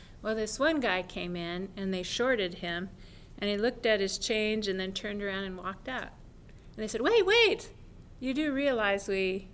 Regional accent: Saskatchewan, Canada; also born or lived in Montana, United States; I grew up in Saskatchewan and Montana

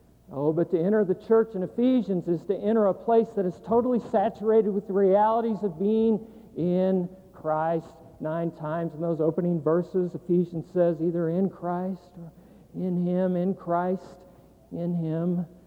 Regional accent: Abilene, Texas, United States; born there; I was born in Abilene, I can say that. I still have webbed feet, but I can say y'all.

